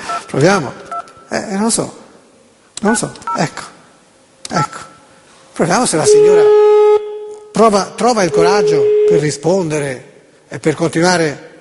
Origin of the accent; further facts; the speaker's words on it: Florence, Tuscany, Italy; io sono di Firenze.